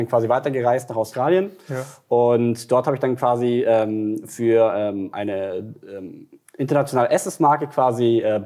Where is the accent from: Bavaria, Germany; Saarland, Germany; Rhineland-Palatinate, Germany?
Bavaria, Germany; Munich; ich komme aus München